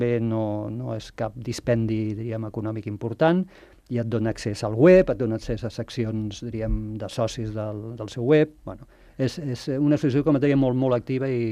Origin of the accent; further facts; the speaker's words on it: Tarragona, Catalonia, Spain; born there; now in Sant Cugat del Vallès, Spain; jo sóc nascut a Tarragona, però vaig venir a viure a Sant Cugat fa 26 anys